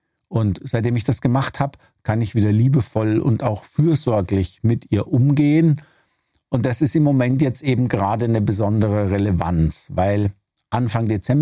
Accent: Würzburg, Bavaria, Germany; meine Mutter in Würzburg lebt, also da, wo ich aufgewachsen bin, in meinem Elternhaus.

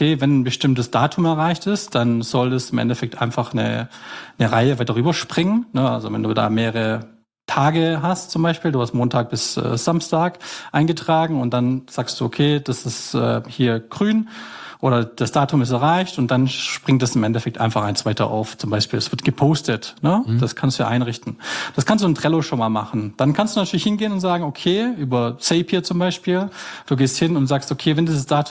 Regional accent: Horb am Neckar, Baden-Württemberg, Germany; ich komme aus dem Schwarzwald, am Hort am Neckar, am Rande

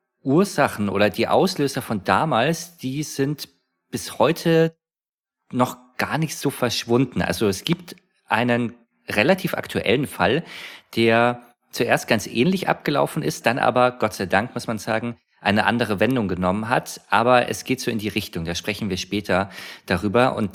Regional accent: Munich, Bavaria, Germany; born there; Ich komme gebürtig aus München. Insofern kenne ich die Gegend da ganz gut.

